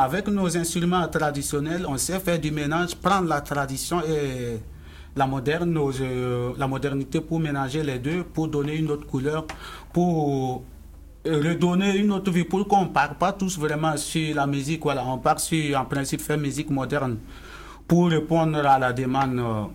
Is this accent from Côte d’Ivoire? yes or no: yes; Côte d’Ivoire; born there; je suis né en Côte d'Ivoire, mais mes parents sont d'origine burkinabé. Donc, ouais. Donc j'ai la nationalité burkinabé. Mais bon, voilà, ça fait que j'ai les deux nationalités, en fait.